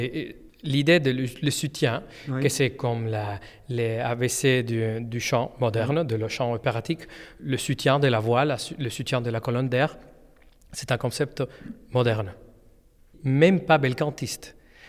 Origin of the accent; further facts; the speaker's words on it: Spain; French is a second language; mais moi, en tant qu'espagnol, mais quand même. Et la proximité avec la langue maternelle, ça rend tout très différent.